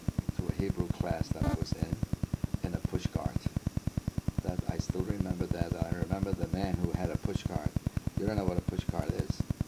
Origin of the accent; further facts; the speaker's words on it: Brooklyn, New York, United States; I grew up in Bensonhurst, Brooklyn.